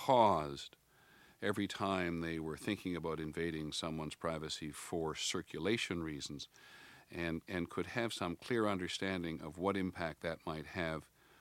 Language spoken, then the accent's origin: English; Toronto, Ontario, Canada; now in United States; When I came down from Canada in the early 1960s